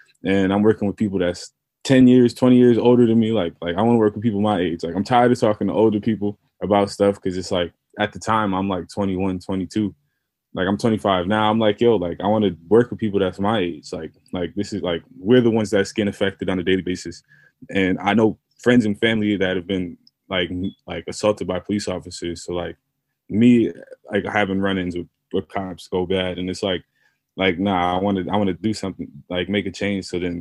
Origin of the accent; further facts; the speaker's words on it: Troy, United States; growing up in Troy all my life